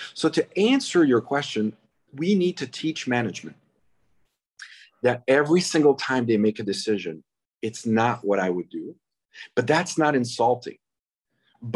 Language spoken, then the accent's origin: English; Canada; now in United States; So whenever I'm different because I'm Canadian, that's my problem, really.